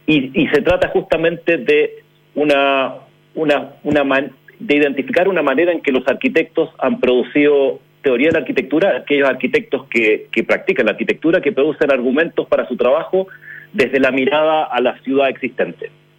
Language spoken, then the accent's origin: Spanish; Chile; also born or lived in Argentina / United States; soy chileno. Nací en Argentina y he vivido mayor parte de mi vida en Chile y luego una vida extendida en Estados Unidos, lo que te hace un poco de todas partes, ¿no?